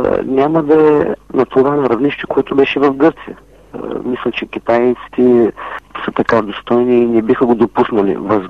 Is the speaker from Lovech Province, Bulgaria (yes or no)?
no; Plovdiv, Plovdiv Province, Bulgaria; нали се пак и аз съм от Пловдив